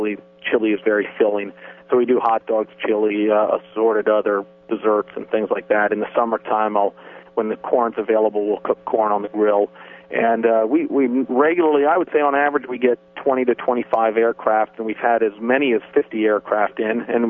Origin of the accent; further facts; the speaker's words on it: New York, United States; moved away as an adult; also born or lived in Connecticut; now in Virginia, United States; I'm originally from the New York, Connecticut area, had a career up there, and basically found this airport down on the eastern shore of Virginia.